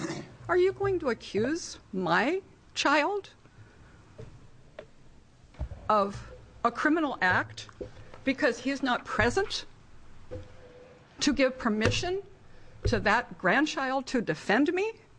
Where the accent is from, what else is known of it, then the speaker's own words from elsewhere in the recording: Portland, United States; I'm from Portland, and I'm speaking on behalf of myself.